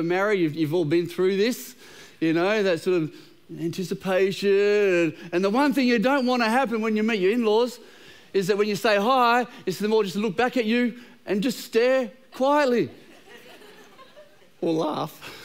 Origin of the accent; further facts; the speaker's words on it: Kelmscott, Western Australia, Australia; I grew up in Armidale in Kelmscott, and when I moved out of home for the first time, I rented a place just over here in Cannington